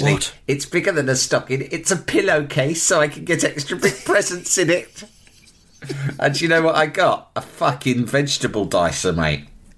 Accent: Algeria; English is a second language; moved away; I grew up in Algeria. No Dick Turpin there. No, we don't have program like that.

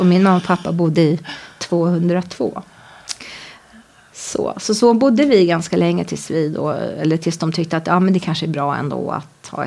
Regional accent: Stockholm, Stockholm County, Sweden; born there; jag är ju född här i Stockholm

